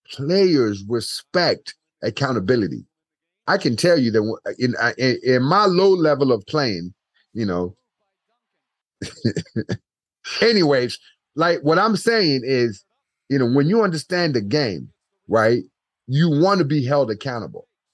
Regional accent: California, United States; I grew up in the Bay Area. I played against Steve Nash, you know, in the Bay Area.

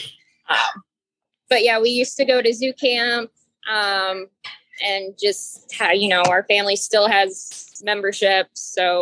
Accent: Cincinnati, Ohio, United States; I'm from Cincinnati. So Cincinnati Zoo is my home zoo.

